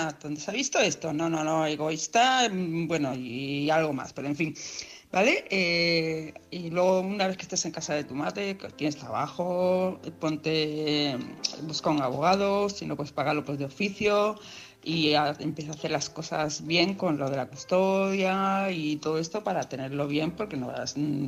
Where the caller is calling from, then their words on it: Palma de Mallorca, Balearic Islands, Spain; de Palma de Mallorca.